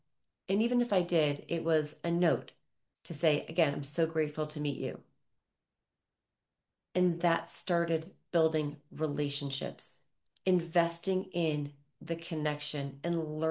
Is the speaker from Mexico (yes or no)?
no; East Coast, United States; moved away as an adult; now in Reno, United States; I am an East Coast girl. I grew up on the East Coast. I never lived past the Mississippi.